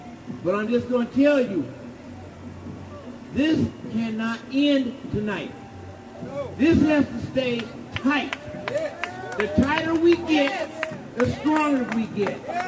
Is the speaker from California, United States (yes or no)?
yes; Oakland, California, United States; I was born and raised in Oakland by two proud Creek parents